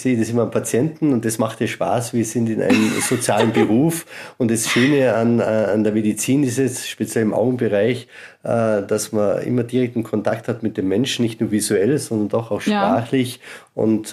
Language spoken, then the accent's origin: German; Austria; Ich war, wie gesagt, lang als Österreicher in Deutschland tätig, in der Augenklinik der LMU München.